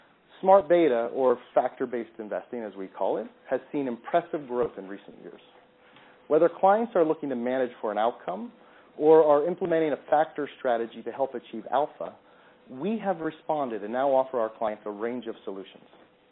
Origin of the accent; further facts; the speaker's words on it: United States; not just because I'm an American.